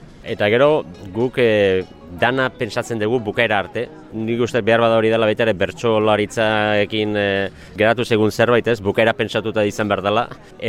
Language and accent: Basque; Zarautz, Basque Country, Spain; ni Zarauztarra naiz